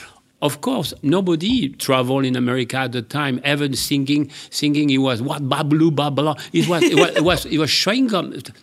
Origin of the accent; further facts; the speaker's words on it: Mazamet, Occitania, France; English is a second language; now in United States; Oh, I was in the south of France.